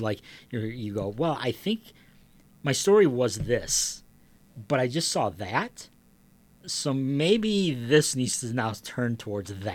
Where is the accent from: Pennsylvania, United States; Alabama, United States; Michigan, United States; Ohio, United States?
Michigan, United States; Flint Township; also born or lived in Flushing; I grew up technically in Flint Township. As a little kid, I was in Flushing.